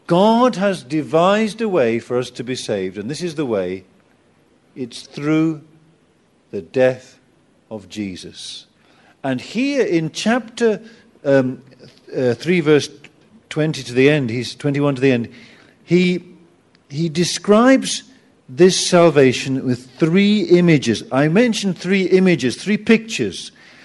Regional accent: England, United Kingdom; Even me. And I'm English.

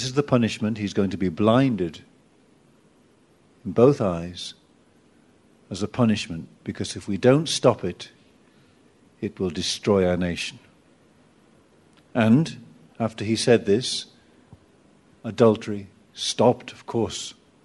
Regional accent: England, United Kingdom; Even me. And I'm English.

